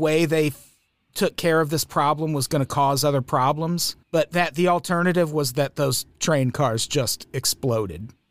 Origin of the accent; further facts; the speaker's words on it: Peoria, Illinois, United States; Because when I was a kid, we would go to Six Flags in St. Louis a lot because I grew up in Peoria, Illinois.